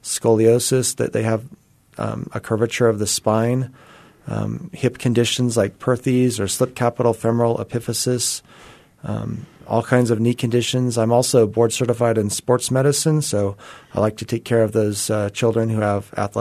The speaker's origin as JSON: {"language": "English", "town": "Lake Tahoe", "region": "California", "country": "United States", "tie": "born or raised there", "lives_now": "El Paso, United States", "said": "Okay, I grew up in Lake Tahoe, California, and I went to school in Utah at Brigham Young University."}